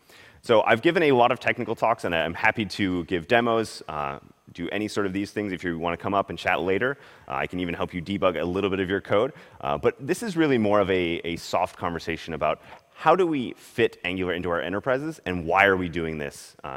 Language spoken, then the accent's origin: English; California, United States; See, I'm from Silicon Valley, and this is a little bit early for us